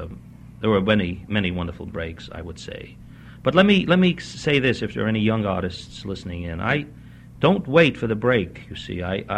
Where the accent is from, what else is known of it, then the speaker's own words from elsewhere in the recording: United States; Being an American?